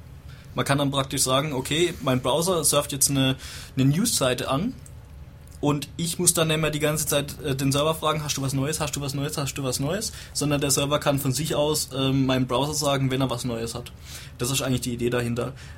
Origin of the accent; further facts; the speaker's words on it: Baden-Württemberg, Germany; Also, ich komme ja eher aus dem Badenser Gebiet